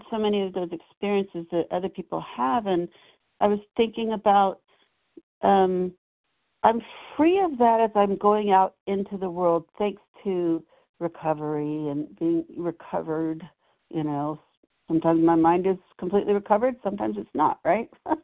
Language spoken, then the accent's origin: English; Nevada, United States; I'm from Nevada